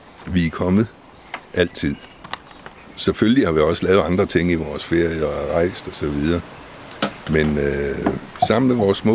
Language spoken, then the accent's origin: Danish; Ebeltoft, Central Denmark Region, Denmark; Jeg kommer fra Æbeltoft. Begge mine forældre var fra Æbeltoft.